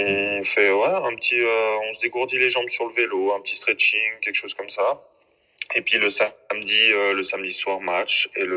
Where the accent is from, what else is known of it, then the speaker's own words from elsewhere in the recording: Megève, Auvergne-Rhône-Alpes, France; also born or lived in Sallanches / Annecy; je suis né à Sallanches, j'ai grandi, j'ai fait toute mon enfance à Megève, je suis allé à l'école à Megève jusqu'à mes 16 ans. Ensuite, à 16 ans, je suis parti à Annecy une année faire ma seconde dans un collège à Annecy.